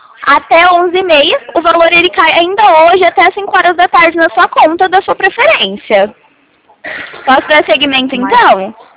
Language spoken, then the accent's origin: Portuguese; Porto Ferreira, São Paulo, Brazil; Eu sou aqui do interior de São Paulo, tá? Porto Ferreira, não sei se você conhece, que é uma cidade de interior.